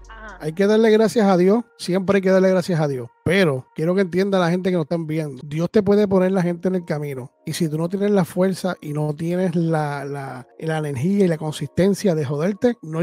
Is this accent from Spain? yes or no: no; Puerto Rico; mi cultura, mi cultura, yo soy puertorriqueño